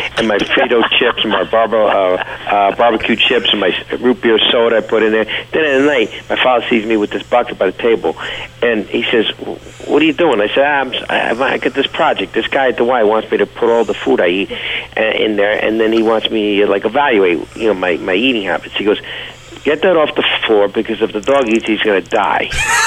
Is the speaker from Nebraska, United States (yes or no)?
no; Hawthorne, New York, United States; Well, I grew up in Hawthorne, New York, which is in Westchester County